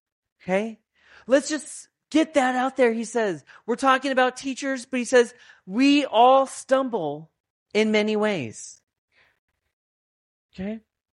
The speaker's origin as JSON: {"language": "English", "region": "California", "country": "United States", "said": "We're from California, and that happens every year in California."}